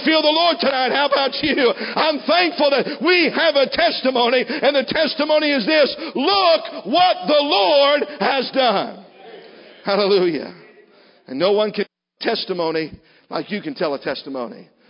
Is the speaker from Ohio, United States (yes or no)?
yes; Ohio, United States; I'm not here because I'm from Southern Ohio.